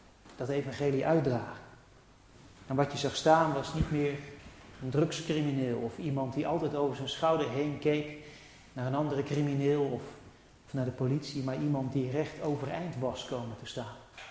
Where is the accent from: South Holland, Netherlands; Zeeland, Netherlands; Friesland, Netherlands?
South Holland, Netherlands; The Hague; Ik kwam uit Schilderswijk